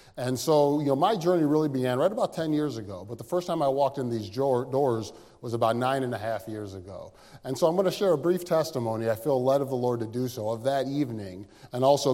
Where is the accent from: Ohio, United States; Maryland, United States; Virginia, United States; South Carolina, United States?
Ohio, United States; Cleveland; And so I grew up here in Cleveland, Ohio, born and raised in the 80s, a big Browns fan